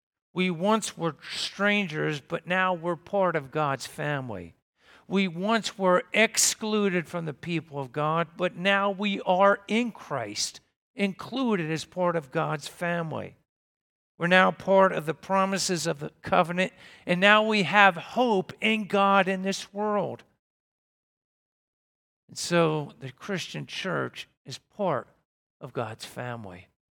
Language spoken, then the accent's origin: English; Pennsylvania, United States; I can remember growing up as a child, I thought to myself, I grew up in Pennsylvania.